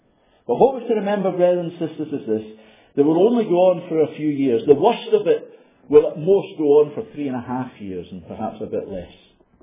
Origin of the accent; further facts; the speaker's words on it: Glasgow, Scotland, United Kingdom; Now, I come from Glasgow.